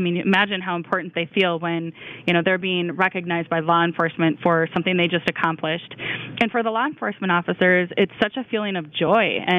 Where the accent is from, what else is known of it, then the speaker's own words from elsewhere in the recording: Minnesota, United States; Yeah, we're Minnesotans.